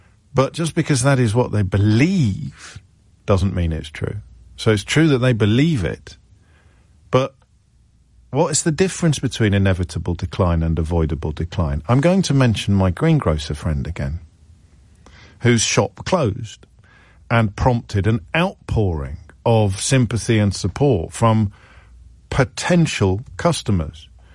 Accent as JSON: {"language": "English", "town": "Kidderminster", "region": "West Midlands", "country": "United Kingdom", "tie": "born or raised there", "said": "few high streets have declined more than my hometown of Kidderminster"}